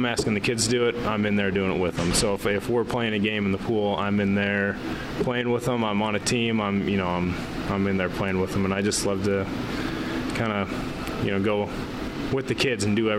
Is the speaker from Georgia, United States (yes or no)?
no; Great Falls, Montana, United States; moved away as an adult; also born or lived in Bozeman / Kansas City; Born and raised in Great Falls, Montana. Went to school in Bozeman, Montana. Met my wife there, and then she finished school in Kansas. So the last couple years I've lived in Kansas City area.